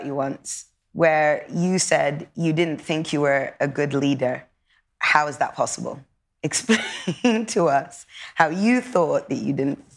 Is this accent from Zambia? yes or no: no; Sudan; also born or lived in Europe; We've been born and raised in Europe. We're both African, and we're both glazed with Arabia, me being from Sudan